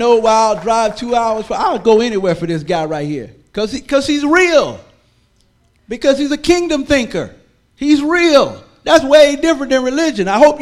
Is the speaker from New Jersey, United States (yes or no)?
no; Baldwin, Florida, United States; also born or lived in Chiefland; If I'd have been listening to my story that I grew up in Baldwin, poor, my family divorced